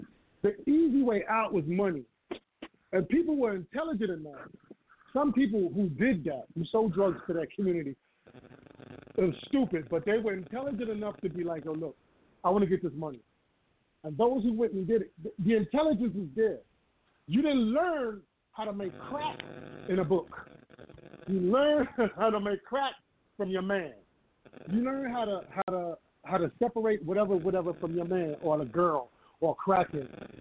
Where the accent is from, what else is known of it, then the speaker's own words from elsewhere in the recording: Mount Vernon, New York, United States; I grew up in Mount Vernon. I remember when crack hit.